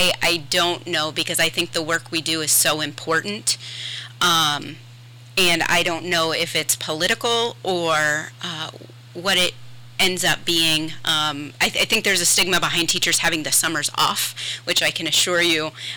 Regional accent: Marion, United States; I am born and raised in Marion. My childhood, you know, I grew up, I went to Marion City Schools, so Marion girl through and through.

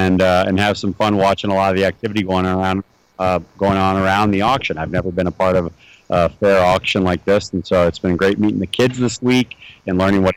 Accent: Dayton, Ohio, United States; I grew up in Dayton, Ohio, and so I was in Ohio to visit my mom

